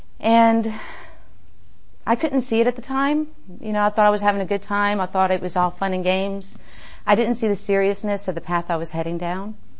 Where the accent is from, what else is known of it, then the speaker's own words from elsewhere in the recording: Georgia, United States; also born or lived in Florida; I was born in Florida, raised in Georgia, and I grew up in a household that was full of chaos.